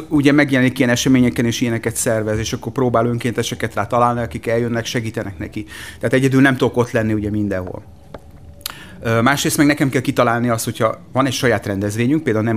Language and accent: Hungarian; Budapest, Hungary; Óbudán nőttem föl, és tőlünk két utcányira volt a legendás Óbuda mozi